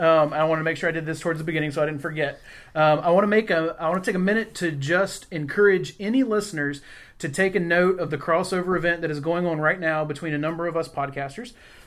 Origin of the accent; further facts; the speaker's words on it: United States; That's me being an American.